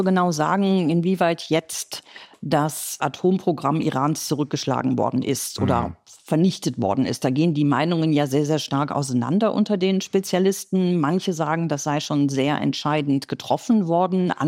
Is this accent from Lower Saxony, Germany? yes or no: no; Cologne, North Rhine-Westphalia, Germany; Ich bin gebürtige Kölnerin mit einem iranischen Vater, einer deutschen Mutter